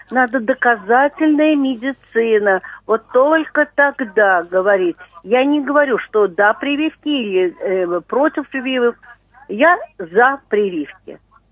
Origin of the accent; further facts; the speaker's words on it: Moscow, Russia; Я из Москвы. Я врач.